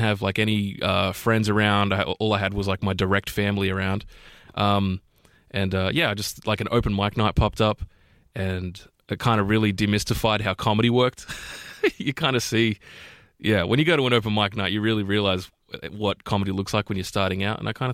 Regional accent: Nowra, New South Wales, Australia; So I grew up I grew up in Nowra.

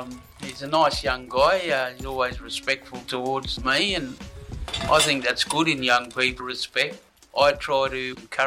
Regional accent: Queensland, Australia; my tribe, we're from Queensland, North Queensland, Yabungari, their coastal tribe, saltwater tribe. So, but I live down in the city, I'm living in the big smoke.

